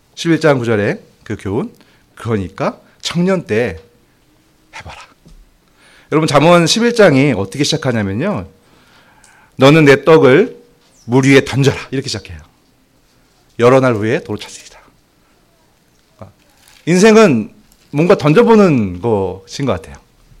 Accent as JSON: {"language": "Korean", "town": "Dangjin", "region": "South Chungcheong", "country": "South Korea", "said": "저희 이제 본가가 충남 당진인데 당진에서 부자셨거든요."}